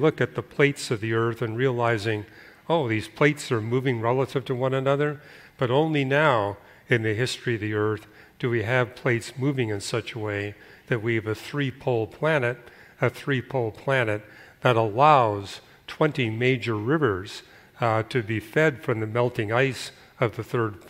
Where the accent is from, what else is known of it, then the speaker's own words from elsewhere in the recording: Canada; Now, I was growing up in Canada when plate tectonics as a science didn't even exist.